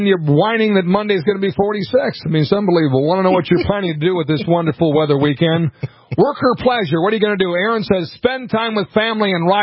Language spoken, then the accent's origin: English; Minnesota, United States; My home state of Minnesota, I weep for you. I absolutely weep for you. This is unbelievable. This is my Minnesota.